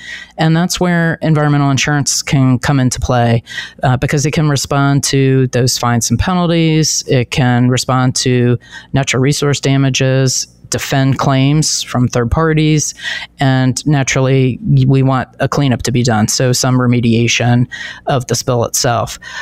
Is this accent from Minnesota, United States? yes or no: no; Philadelphia, Pennsylvania, United States; It was first identified, oddly enough, in my hometown of Philadelphia in 1976 during the bicentennial.